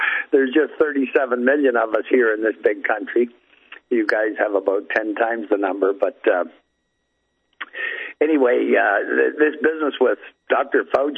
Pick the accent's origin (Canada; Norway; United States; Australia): Canada; same as our British Columbia on our west coast, Vancouver, the big city there.